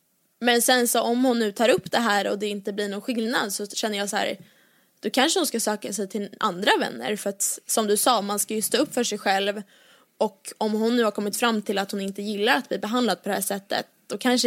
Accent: Åkersberga, Stockholm County, Sweden; jag har ett tjejgäng från Åkersberga där jag är uppvuxen.

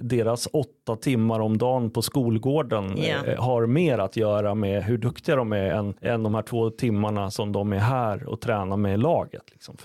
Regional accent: Syria; now in Sweden; jag kom ifrån Syrien 2015

